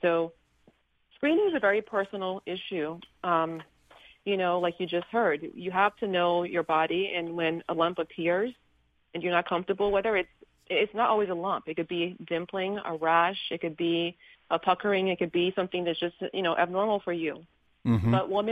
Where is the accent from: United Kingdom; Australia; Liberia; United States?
Liberia; Well, like I said, I'm from Liberia, West Africa.